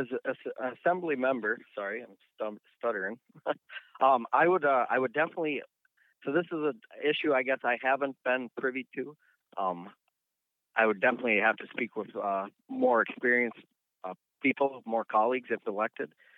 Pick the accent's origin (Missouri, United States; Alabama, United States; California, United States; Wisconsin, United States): Wisconsin, United States; Amory; I grew up in Amory, Wisconsin, but had a family cabin in northern Wisconsin, just outside of Grandview. In 2018, I moved up here and made this home.